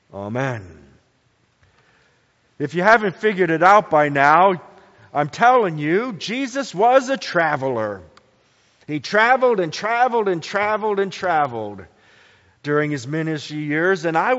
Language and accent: English; Bowie, Maryland, United States; And then growing up in Bowie, after breakfast, I'd be on my bicycle.